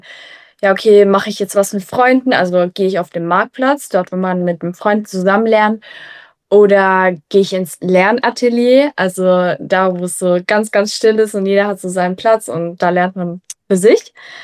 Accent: Switzerland; also born or lived in Italy; now in Germany; ich bin jetzt 18 Jahre alt. Ich bin Schweizerin, bin auch in der Schweiz aufgewachsen, bin dann nach Italien gezogen und schlussendlich dann in Deutschland in die Schule gegangen.

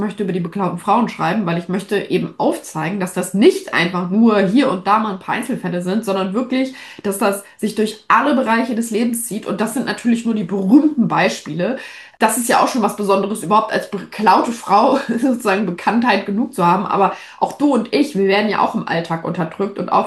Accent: Lüneburg, Lower Saxony, Germany; Ich bin aus Lüneburg, habe viele Jahre in Berlin gelebt.

